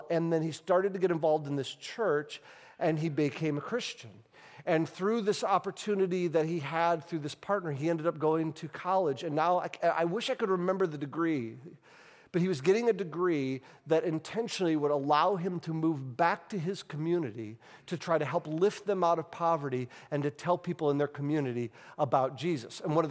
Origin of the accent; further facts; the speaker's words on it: United States; now in Guatemala; I'm in Guatemala, I'm in jeans and a t-shirt, I'm an American.